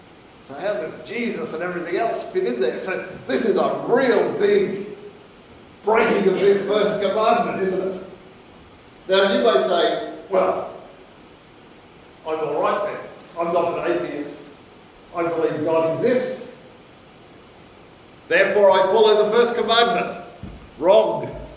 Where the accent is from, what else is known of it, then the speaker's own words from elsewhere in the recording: Queensland, Australia; When I was a kid, growing up in Queensland